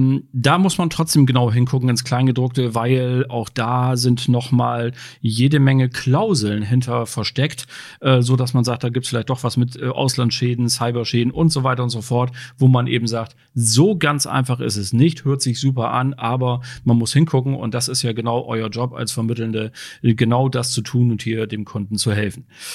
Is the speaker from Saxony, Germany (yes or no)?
no; Bremen, Germany; now in Hamburg, Germany; Ich bin hier als Bremer in Hamburg.